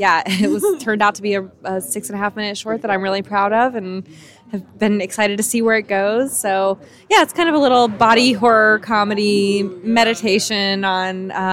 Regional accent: the South, United States; And we're from the South, but that Southern hospitality here is like really unreal.

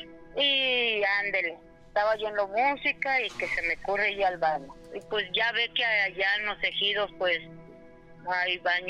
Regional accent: Mexicali, Baja California, Mexico; now in United States; Bueno, yo soy de Mexicali.

